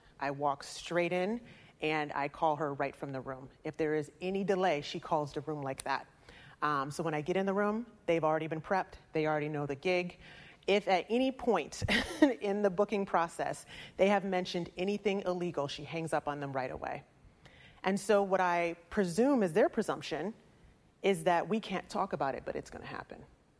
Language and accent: English; Midwest, United States; I was transplanted from the Midwest, and in the Midwest, we don't have a wild child period.